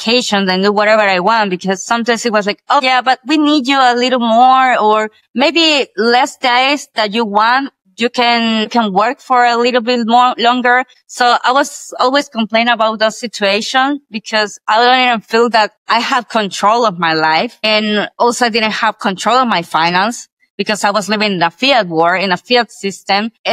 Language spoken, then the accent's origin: English; El Salvador; I'm from El Salvador, one of the tiniest countries in the whole world.